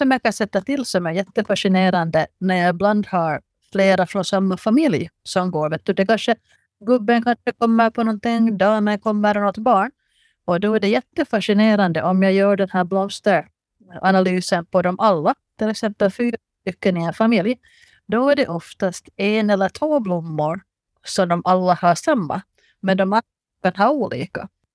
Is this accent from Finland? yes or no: yes; Finland; now in Mariehamn, Finland; jag kommer ifrån Finland från början och svensk. Att just nu så bor vi på Åland, hela familjen i Mariehamn.